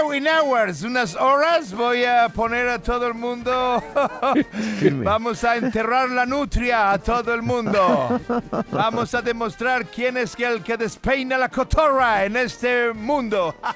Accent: Jerez, Andalusia, Spain; Y el 27 estoy aquí en mi tierra, el domingo de las motos, sí.

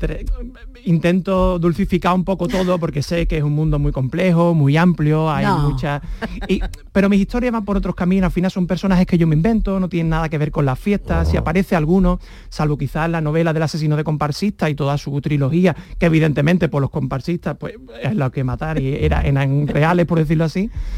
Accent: San Fernando, Andalusia, Spain; como tú, soy de San Fernando

